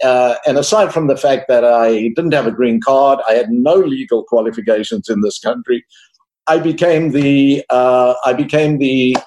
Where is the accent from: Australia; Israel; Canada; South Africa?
South Africa; now in United States; As you'll learn from my accent, I was born and raised in South Africa. I came here when I was about 30 years old.